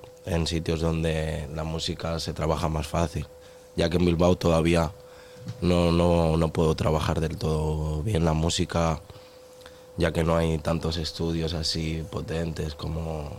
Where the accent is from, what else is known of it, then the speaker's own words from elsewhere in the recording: Dominican Republic; moved away; allí en mi país nunca me faltó nada, pero obviamente tuvimos que salir de ahí, cruzar las aguas